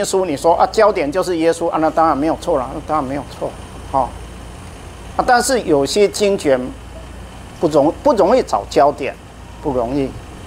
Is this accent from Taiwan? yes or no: yes; Taiwan; 我在德国读书的时候，然后德国同学，那当然他知道我是台湾来的